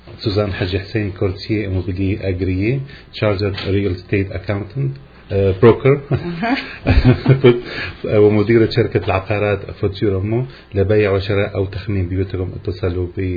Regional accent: Canada; أنا كندي أحمل الجنسية الأمريكية

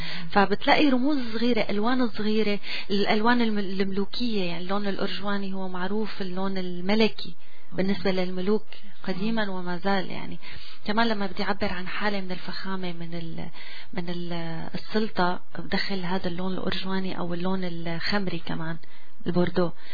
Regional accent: Syria; now in Canada; أنا بنت سوريا وجيناتي جينات سورية

